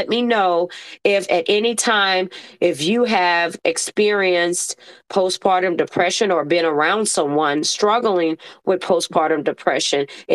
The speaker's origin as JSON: {"language": "English", "town": "St. Louis", "region": "Missouri", "country": "United States", "tie": "born or raised there", "said": "I live in St. Louis. I'm born and raised in St. Louis."}